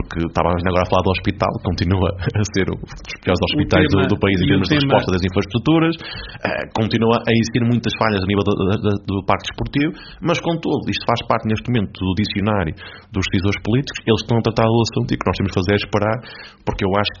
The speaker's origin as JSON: {"language": "Portuguese", "town": "Póvoa de Lanhoso", "region": "Braga", "country": "Portugal", "tie": "born or raised there", "said": "da minha terra, da Póvoa Lanhoso. E o que aqui encontrei foi uma coisa que não estava à espera, porque eu nasço num meio, não posso chamar rural, mas estamos a falar num concelho com 25 mil habitantes que fica entre Braga e o Gerês"}